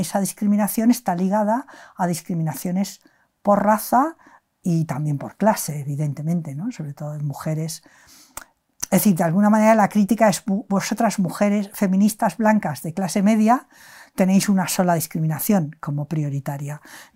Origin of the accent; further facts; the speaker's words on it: Barcelona, Catalonia, Spain; born there; moved away as an adult; now in Madrid, Spain; nací en Barcelona en el 46 y llevo viviendo en Madrid desde el año finales del 69. O sea que realmente ya estoy aclimatada aquí a la capital.